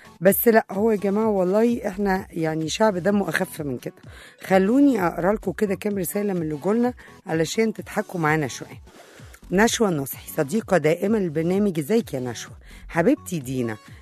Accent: Egypt; إحنا كمصريين بنتكلم بإيدينا ولا بعينينا ولا بجسمنا كله؟

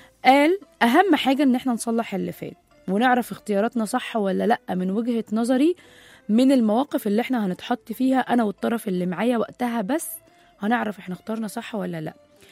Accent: Egypt; احنا كمجتمع مصري وعربي بنحب نتناسى

